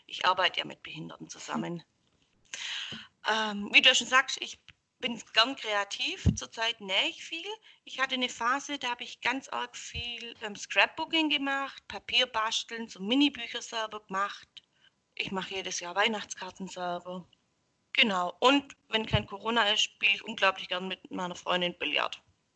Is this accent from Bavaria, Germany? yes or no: no; Baden-Württemberg, Germany; Ich komme aus der Nähe von Stuttgart. Hört man mir wahrscheinlich auch an. Bin 34 Jahre alt